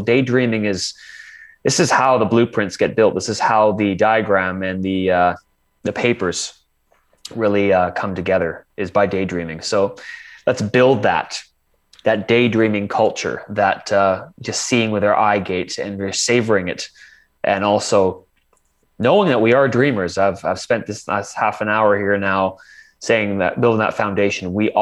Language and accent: English; Canada; So me as a Canadian here picking on the Yanks.